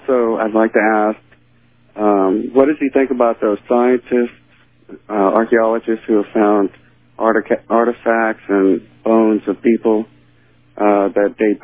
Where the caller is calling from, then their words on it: Benavides, Texas, United States; I'm calling from Benavides, Texas.